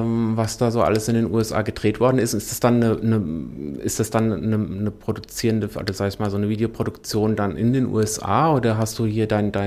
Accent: Hesse, Germany; ich komme auch ursprünglich aus der Wetterau, so, ja, kommt jetzt aus der Wetterau ins große Land

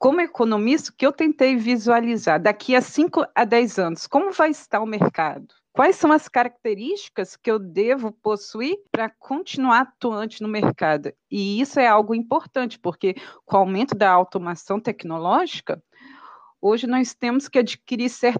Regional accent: Vitória, Espírito Santo, Brazil; now in Paris, France; tenho 37 anos, sou de Vitória, Espírito Santo, mas eu moro em Paris já faz 7 anos.

